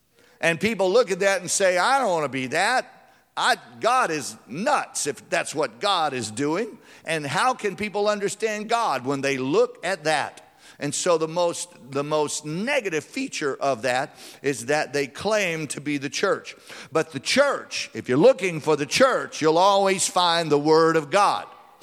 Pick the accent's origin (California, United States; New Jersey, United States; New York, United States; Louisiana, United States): Louisiana, United States; And every Friday growing up in South Louisiana among all the Catholics, we never had meat